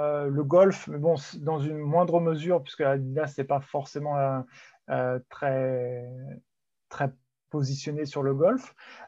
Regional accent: Meaux, Île-de-France, France; moved away as an adult; also born or lived in Paris; now in United States; Région parisienne, je suis né à Meaux, dans le 77, en Seine-et-Marne. J'ai passé une grosse partie de mon enfance là-bas. Et puis Paris, presque une quinzaine d'années, jusqu'à 2008

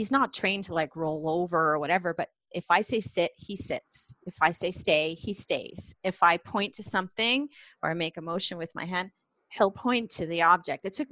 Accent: Canada; Like for me, I'm Canadian, right?

